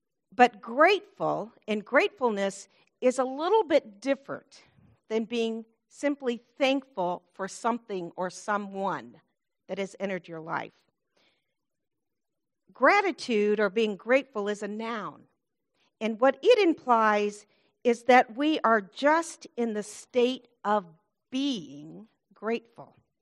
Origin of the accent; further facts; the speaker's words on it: South Bend, Indiana, United States; now in Terre Haute, United States; I am from Terre Haute, Indiana. I currently live in Terre Haute, okay? I'm from South Bend, Indiana, originally.